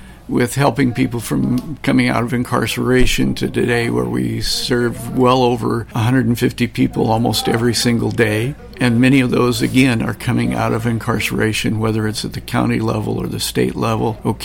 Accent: Montesano, Washington, United States; And I'm from Montesano, Washington, and I've been here at the mission for just shy of 2 years now as the Executive Director.

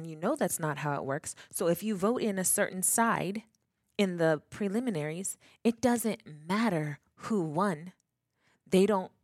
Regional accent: Bermuda; We're a British overseas independent territory.

